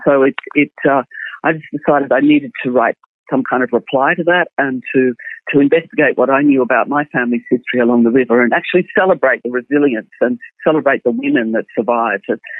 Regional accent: Sydney, New South Wales, Australia; I grew up in Sydney, in Boronia Park, which is a community, which is a big piece of national park and bush right on the Lane Cove River, in a housing commission house.

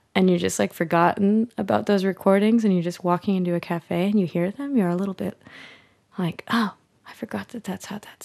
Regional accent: St. Louis, Missouri, United States; now in Chicago, United States; I grew up in St. Louis and there wasn't much of a music scene there, but there was a music scene. It was more like industrial or noise or experimental stuff. And so when I moved to Chicago

